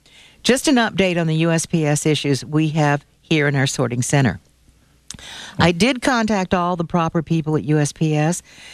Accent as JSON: {"language": "English", "region": "North Carolina", "country": "United States", "said": "but I happen to know where you are because I'm from North Carolina."}